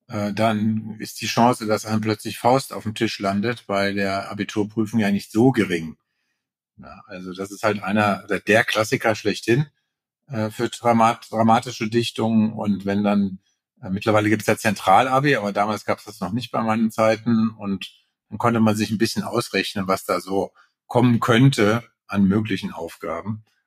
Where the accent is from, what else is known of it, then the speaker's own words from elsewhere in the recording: Frankfurt, Hesse, Germany; also Frankfurt, Sachsenhausen, wo ich groß geworden bin, also der südliche Teil von Frankfurt